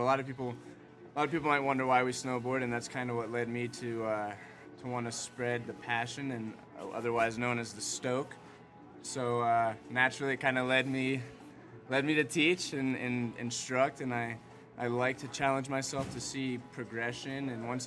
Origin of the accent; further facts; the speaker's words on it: Florida, United States; I'm actually from Florida, and when I was two, I went to Steamboat, and I don't remember much of skiing